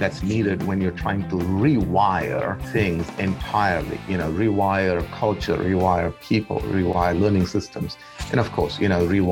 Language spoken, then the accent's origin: English; India; now in United States; So I'm originally from India. I've lived in the U.S. for the last 20 years.